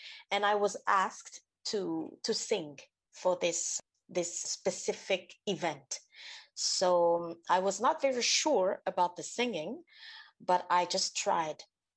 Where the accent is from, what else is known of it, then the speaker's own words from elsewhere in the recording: Benin; now in Montreal, Canada; I am a Montreal-based artist, but I'm from Benin, as you introduced me.